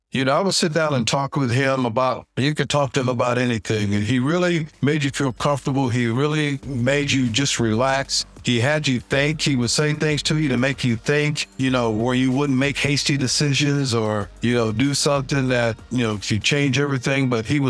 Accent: Oakland, California, United States; Well, you know, I grew up in Oakland, California, and back in the day when the Oakland Raiders were there

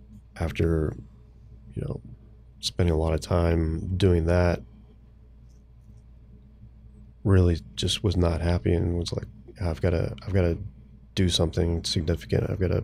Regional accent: Tulsa, Oklahoma, United States; also born or lived in Arkansas / Florida; No, we had, because I grew up outside of Tulsa, Oklahoma.

